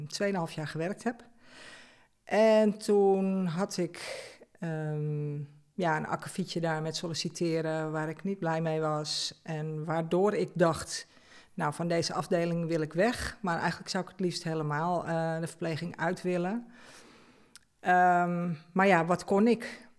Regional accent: Amsterdam, North Holland, Netherlands; now in Hoofddorp, Netherlands; Ik ben inmiddels 59 jaar. Ik ben geboren in Amsterdam, waar ik 40 jaar heb gewoond. Ik woon inmiddels alweer 19 jaar in Hoofddorp.

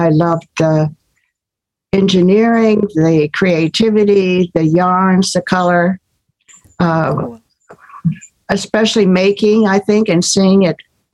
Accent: Ohio, United States; also born or lived in San Francisco; I did 4-H as a kid. I grew up in Ohio, and then I taught home ec in San Francisco.

